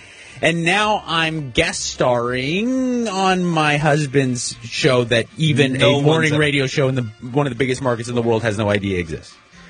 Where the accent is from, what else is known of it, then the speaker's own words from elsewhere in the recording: United States; It affects me as an American.